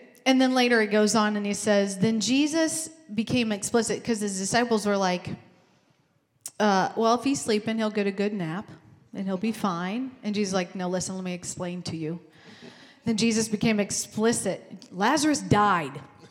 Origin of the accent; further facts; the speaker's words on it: Dayton, Ohio, United States; Y'all, I'm from East Dayton, so we're going to get it down.